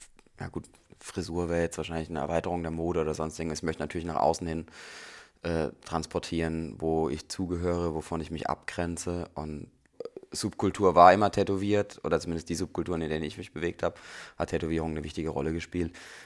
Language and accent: German; Germany; ich bin zwischen Heidelberg und Mannheim aufgewachsen